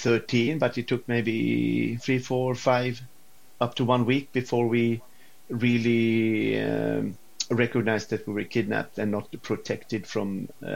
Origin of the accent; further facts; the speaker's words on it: Gothenburg, Västra Götaland, Sweden; English is a second language; living in the north part of Sweden, Swedish, born and raised in Gothenburg.